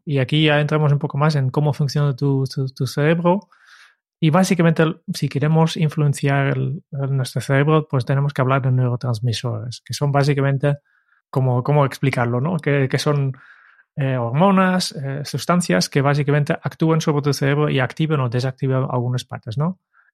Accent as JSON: {"language": "Spanish", "country": "Netherlands", "second_language": "Spanish", "said": "Yo tengo la suerte que soy holandés"}